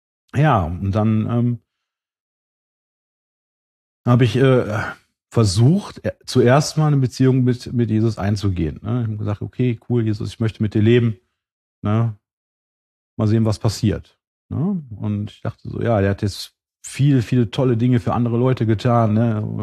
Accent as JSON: {"language": "German", "region": "West Germany", "country": "Germany", "tie": "born or raised there", "said": "also ich bin im Osten halt geboren"}